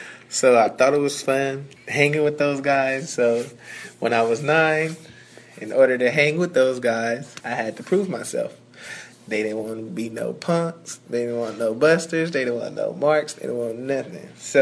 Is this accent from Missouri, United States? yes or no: no; Watts, California, United States; I grew up in Watts, California. I was born at Martin Luther King Hospital.